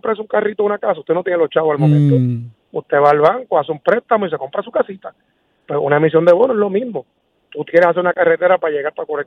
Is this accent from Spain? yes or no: no; Puerto Rico; como ciudadano, como cristiano, como puertorriqueño